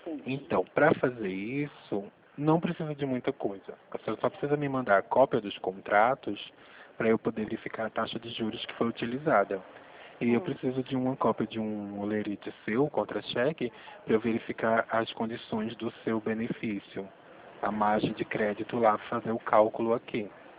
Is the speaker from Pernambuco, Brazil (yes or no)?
yes; Pernambuco, Brazil; now in Rio Claro, Brazil; Eu sou pernambucano. Mas trabalho aqui no, na cidade de Rio Claro